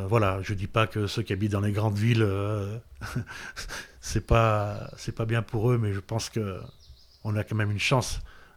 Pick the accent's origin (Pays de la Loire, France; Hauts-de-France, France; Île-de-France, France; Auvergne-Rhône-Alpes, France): Auvergne-Rhône-Alpes, France; born there; also born or lived in Toulon / Hyères / Clermont-Ferrand; je suis quelqu'un du sud de la Drôme, ce qu'on appelle la Drôme provençale. Effectivement, je suis né à Cré dans le 26. Et après un parcours atypique géographique jusqu'à l'âge de 20 ans, en passant par Toulon, Hyères, Clermont-Ferrand